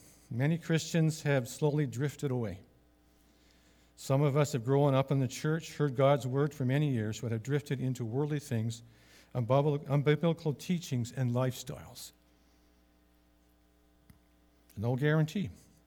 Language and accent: English; West Coast, United States; Like I said, I grew up on the West Coast. I grew up with water.